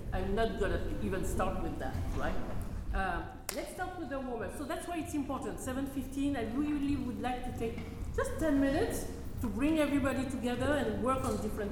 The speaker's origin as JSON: {"language": "English", "region": "Martinique", "country": "France", "accent": "French", "second_language": "English", "said": "French accent all the time. I'm from France. I'm from the Caribbean, actually, from Martinique."}